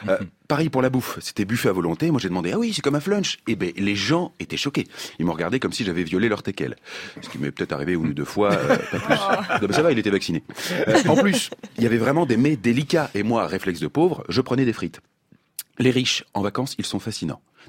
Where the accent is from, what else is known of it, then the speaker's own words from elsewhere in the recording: Hauts-de-France, France; sauf que moi à la base, je viens du Nord. Donc par conséquent, je suis pauvre.